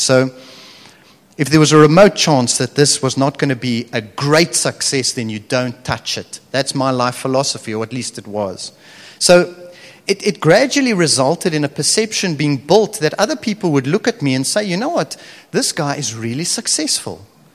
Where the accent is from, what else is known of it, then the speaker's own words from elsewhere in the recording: Stellenbosch, Western Cape, South Africa; And so I grew up in Stellenbosch, probably, you know, in the top 1%, 0.01% of the country in terms of privilege.